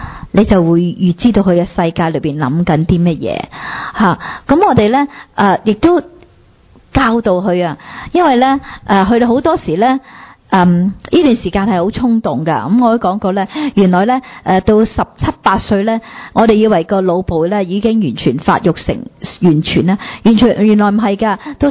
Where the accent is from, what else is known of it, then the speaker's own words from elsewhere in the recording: China; 即系我哋中国人好多时啊，即系怕丑啦